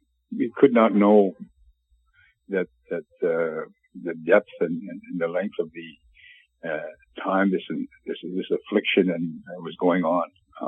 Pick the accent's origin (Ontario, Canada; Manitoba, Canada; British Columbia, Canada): Manitoba, Canada; I come from the Yellowquill's Band of 1871, which is basically broken into three pieces.